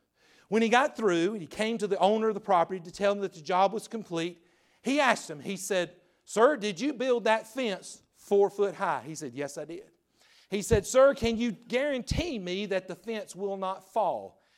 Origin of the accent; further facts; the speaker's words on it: Westminster, United States; Man, I told you I grew up in Westminster. We didn't have a lot of winning ball teams over there.